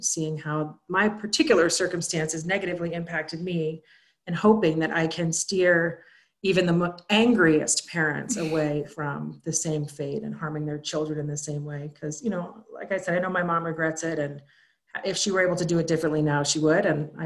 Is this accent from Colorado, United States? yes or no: yes; Lafayette, Colorado, United States; Well, I grew up here in Colorado in Lafayette when it was a much smaller town than it is today.